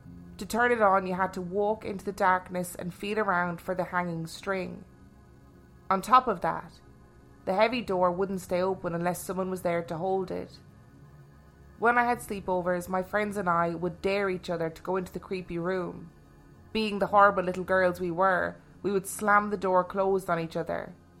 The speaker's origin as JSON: {"language": "English", "region": "Wisconsin", "country": "United States", "tie": "born or raised there", "said": "We all moved into this 100-year-old house near a lake in my hometown in Wisconsin."}